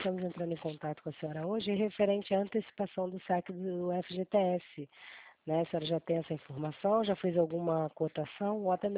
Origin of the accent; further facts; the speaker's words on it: Rio de Janeiro, Brazil; eu também sou daqui do Rio de Janeiro.